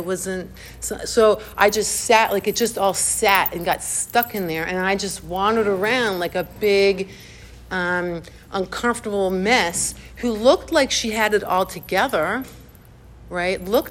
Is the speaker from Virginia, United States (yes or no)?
yes; Virginia, United States; now in New York, United States; So I moved to New York from Virginia where I grew up, and I get to New York